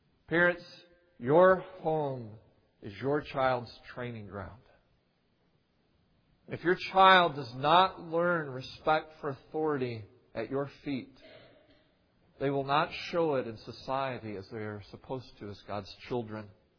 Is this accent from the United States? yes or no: yes; North Carolina, United States; I grew up in North Carolina, down south. And it was drilled into my mind as a child growing up in the South